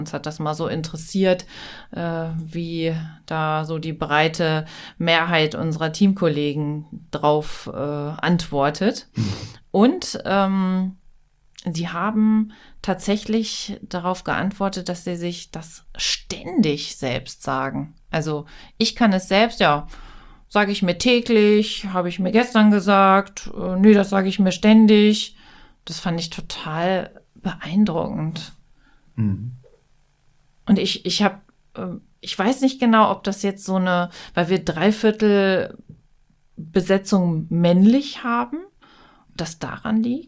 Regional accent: Hanover, Lower Saxony, Germany; Also jung hier aufgewachsen, dann echt aufs krasse Land gezogen und jetzt wieder hier am Werk.

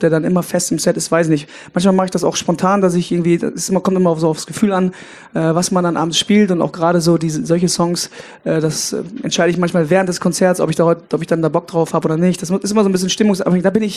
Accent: North Rhine-Westphalia, Germany; Der linke Niederrhein, meine Heimat

